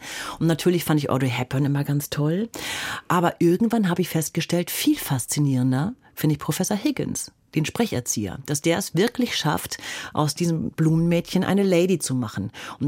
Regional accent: North Germany, Germany; ich komme aus Norddeutschland, da kann man ein bisschen was machen.

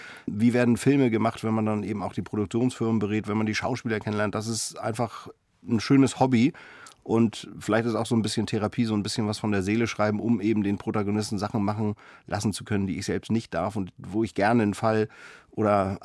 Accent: Kiel, Schleswig-Holstein, Germany; Ich bin eben dann in Kiel bei meiner Mutter aufgewachsen und eigentlich ohne Vater.

